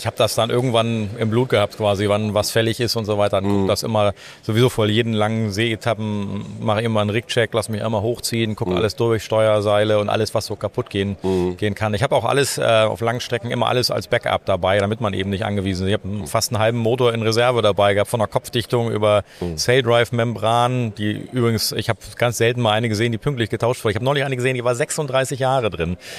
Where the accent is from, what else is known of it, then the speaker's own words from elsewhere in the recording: Wolfsburg, Lower Saxony, Germany; Ich bin in Wolfsburg groß geworden, in der Volkswagenstadt.